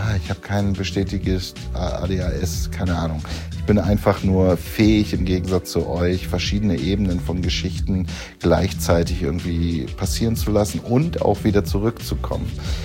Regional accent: Neubrandenburg, Mecklenburg-Vorpommern, Germany; born there; Ich befinde mich nämlich in meiner Geburtsstadt Neubrandenburg. 1984 geboren, Mecklenburg-Vorpommern, Stadt der vier Tore, Neubrandenburg.

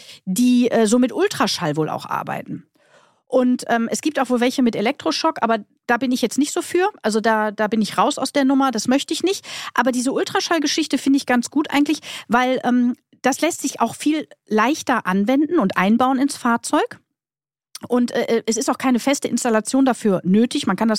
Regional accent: Krefeld, North Rhine-Westphalia, Germany; ich komme ja aus Krefeld, das wisst ihr ja vielleicht schon

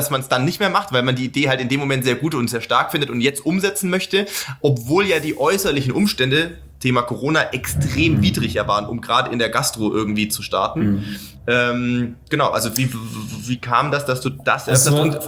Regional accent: Sindelfingen, Baden-Württemberg, Germany; Ich meine, ich komme aus Sindelfingen, bin quasi bei Stuttgart aufgewachsen.

